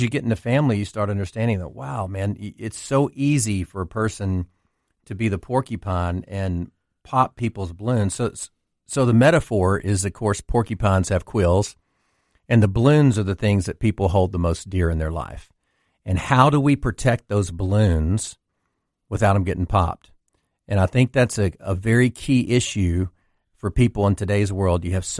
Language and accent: English; Louisiana, United States; I grew up in Louisiana without a father, had a mother that had three boys